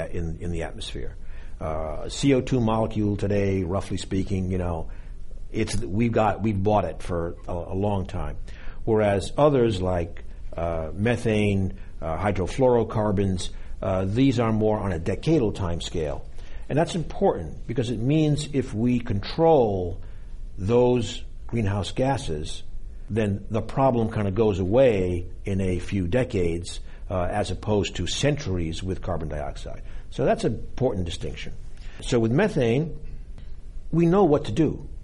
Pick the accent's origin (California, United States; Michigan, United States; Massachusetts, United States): Massachusetts, United States; Boston; you've seen in a lot of cities, including my hometown, Boston, we have a lot of very, very old pipe